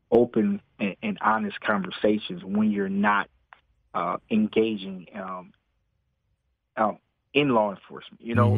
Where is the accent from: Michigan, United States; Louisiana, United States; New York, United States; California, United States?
Louisiana, United States; New Orleans; growing up in New Orleans and being, you know, of course, a law enforcement officer, I get it from both ends, you know.